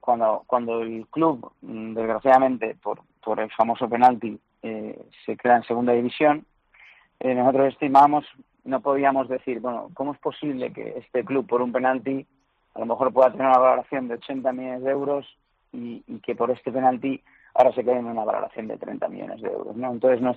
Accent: Valencian Community, Spain; yo soy un empresario valenciano

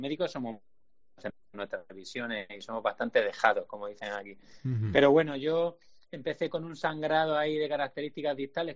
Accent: Seville, Andalusia, Spain; born there; Sí, bueno, yo soy español, es decir, que nací en Sevilla

